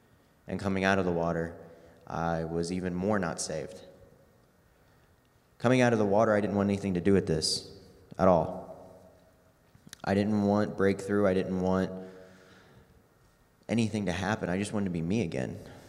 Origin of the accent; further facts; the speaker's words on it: St. Charles, Missouri, United States; I was adopted at 5 months old. And I grew up in St. Charles, Missouri, same house. They have not moved.